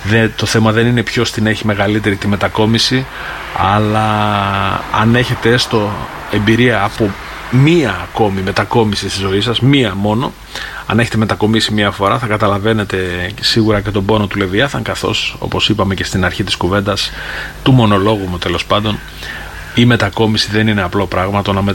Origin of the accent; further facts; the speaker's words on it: Kalyvrysi, Eastern Macedonia and Thrace, Greece; born there; also born or lived in Drama / Thessaloniki; γεννήθηκα προσωπικά στην Καλυβρίση Δράμας όταν μέναμε, όταν ο πατέρας μου έκανε το αγροτικό του σαν γιατρός, όταν ήταν νεαρός πολύ και πάλευε για τη ζωή. Έχω μείνει στην Καλυβρίση Δράμας, στην Αδριανή Δράμας. Έχω μείνει στη Δράμα, στη Θεσσαλονίκη